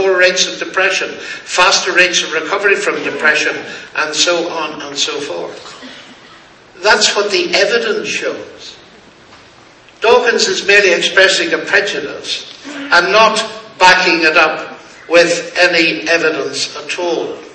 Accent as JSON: {"language": "English", "region": "Northern Ireland", "country": "United Kingdom", "said": "because I come from Northern Ireland. I'm not only Irish, I'm not only an Ulster, I'm an Ulster Scot"}